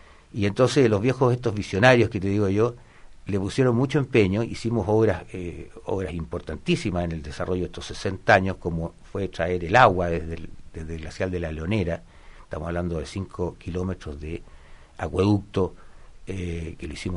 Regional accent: Lo Barnechea, Santiago Metropolitan, Chile; otra época, cuando existía solamente Las Condes, éramos de Las Condes, después se formó Itacura, y ahora somos de Lo Barnechea, y es un pueblecito, como te digo, digno de conocerse.

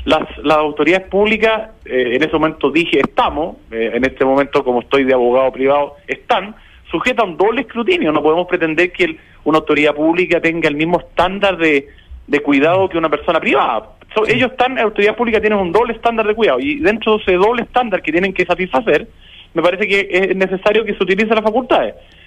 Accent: Chile; Como cualquier chileno por los medios de comunicación

